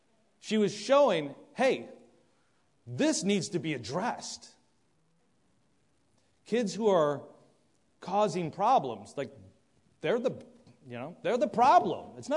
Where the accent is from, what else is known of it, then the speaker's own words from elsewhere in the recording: Buffalo, New York, United States; Don't worry, I'm from Buffalo. She ain't around here.